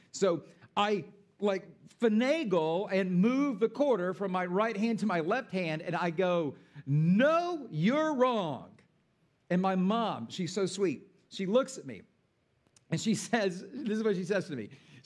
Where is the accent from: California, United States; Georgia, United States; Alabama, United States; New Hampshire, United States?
Georgia, United States; Atlanta; now in Boston, United States; I was born and raised in Atlanta, so I'm like an Atlanta guy, but I'll give it a shot.